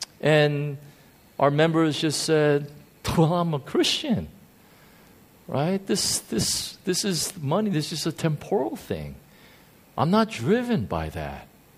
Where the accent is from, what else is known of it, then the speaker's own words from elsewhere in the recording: United States; I'm an American.